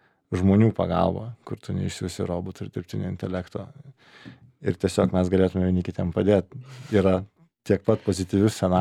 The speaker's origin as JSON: {"language": "Lithuanian", "town": "Kaunas", "region": "Kaunas County", "country": "Lithuania", "said": "dirbau čia nais Vilniuje, pas esu iš Kauno"}